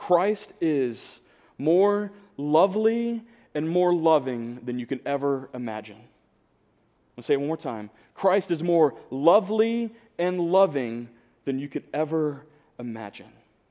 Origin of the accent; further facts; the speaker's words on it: DeLand, Florida, United States; accent: Florida; I'm originally from Florida, so if you hear a little bit, I mean, it's a very slight, but there are words that I don't say quite right.